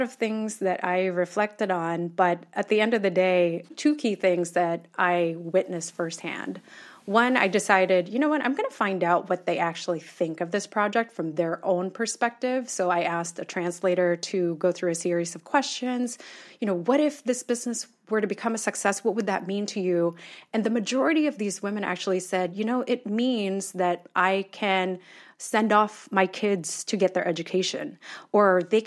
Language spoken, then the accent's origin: English; Philippines; and that was the end of me being in the Philippines. So I think that was really healing for me to be in my home country